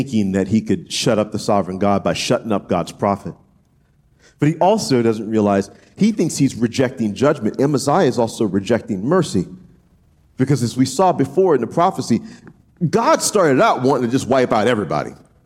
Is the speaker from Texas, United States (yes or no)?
no; New Orleans, Louisiana, United States; I grew up in New Orleans. Trust me, we saw our fair share of street preachers because we're known as one of the cities that kind of flaunts its sin.